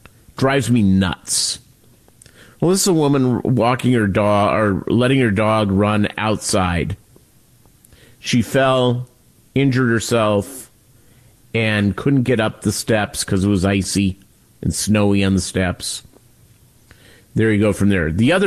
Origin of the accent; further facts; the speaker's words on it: Minnesota, United States; I grew up in the upper Midwest. I grew up in Minnesota.